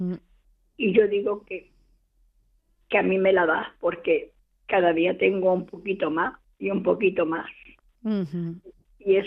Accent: Canary Islands, Spain; soy de Tenerife.

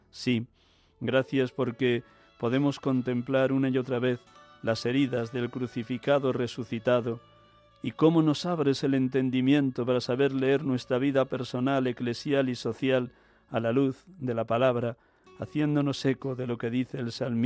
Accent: Riaza, Castile and León, Spain; mi pueblo de Riaza

